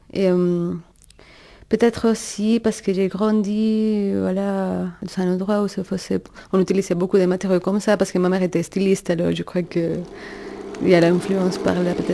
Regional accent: Venezuela; French is a second language; now in Neuchâtel, Switzerland; je viens de Venezuela. J'habite à Neuchâtel

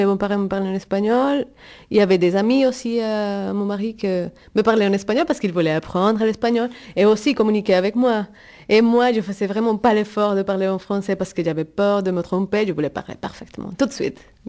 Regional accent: Venezuela; French is a second language; now in Neuchâtel, Switzerland; je viens de Venezuela. J'habite à Neuchâtel

